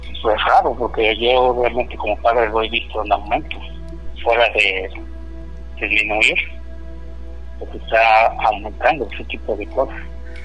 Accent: Mexico; now in United States; mexicano, le digo a mis hijos, no, ustedes como yo hasta que se casen, salen de aquí

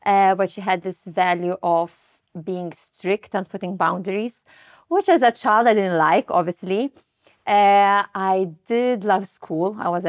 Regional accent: Lithuania; I grew up in Lithuania in a small countryside, I would say, not big or capital.

